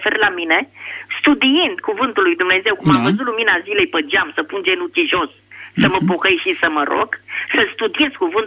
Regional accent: Bucharest, Romania; sunt din București.

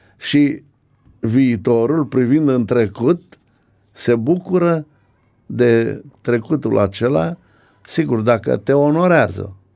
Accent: Oltenia, Romania; born there; Eu, de fapt, m-am născut în Oltenia.

